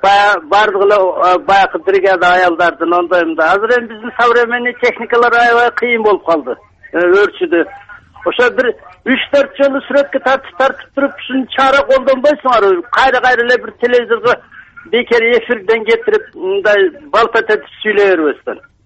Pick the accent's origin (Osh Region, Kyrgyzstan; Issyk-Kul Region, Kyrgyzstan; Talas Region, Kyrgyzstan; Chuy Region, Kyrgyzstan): Osh Region, Kyrgyzstan; Osh; Мен мындай суроо бермек элем, Оштонмун.